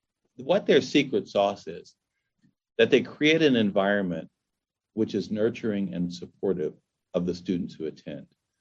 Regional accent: Los Angeles, California, United States; I grew up in Los Angeles.

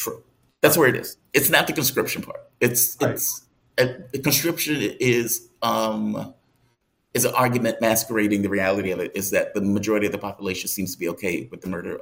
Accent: United States; So, you know, it's like, forgive me for being an American on some of the stuff.

